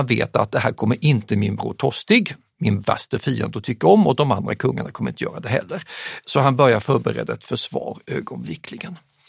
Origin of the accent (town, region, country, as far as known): Sweden